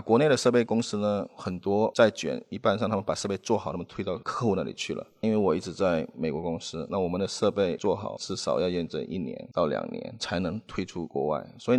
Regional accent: Malaysia; now in China; 因为我本身是马来西亚人，

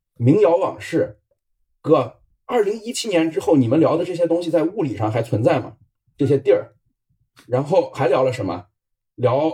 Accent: Northwest China, China; 我作为一个从西北地区来的人啊，虽然逛沙漠去也是我老乡录的。

